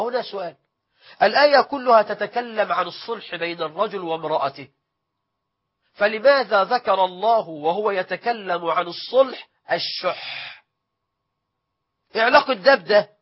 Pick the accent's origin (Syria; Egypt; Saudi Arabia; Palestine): Egypt; الناس عندنا في مصر لما يتعاملوا مع واحد بخيل يقولوا له